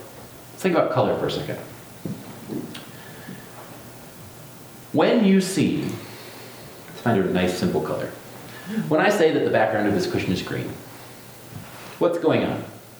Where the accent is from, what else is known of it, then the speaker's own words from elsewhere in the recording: Cleveland, Ohio, United States; also born or lived in Chicago, Illinois; I grew up in Cleveland, the lake is north, so north is a way of talking about the lake. I then lived in Chicago for a while